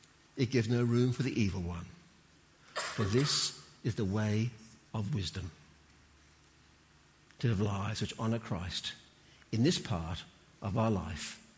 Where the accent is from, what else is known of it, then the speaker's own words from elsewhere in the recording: Sydney, New South Wales, Australia; And thirdly, I'm a Sydney Anglican Aussie man, and that's three strikes and you're out.